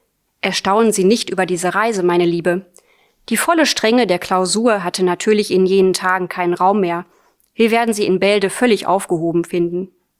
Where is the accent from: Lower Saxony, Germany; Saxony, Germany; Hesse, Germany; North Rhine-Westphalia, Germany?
North Rhine-Westphalia, Germany; Bochum; born there; also born or lived in Münster; Ich bin in Bochum geboren, habe einen Abstecher nach Münster gemacht für ein paar Jahre und bin jetzt wieder nach Bochum zurückgekehrt. Bin jetzt schon seit 3 Jahren dort wieder und sehr glücklich und auch sehr froh, dort in der Nähe meiner Familie zu sein.